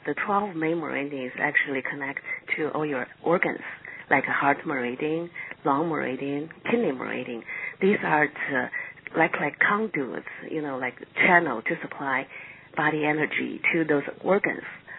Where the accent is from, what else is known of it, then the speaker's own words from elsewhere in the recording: China; also born or lived in United States; Actually, I was born in China and raised in China, and I went to college in the States.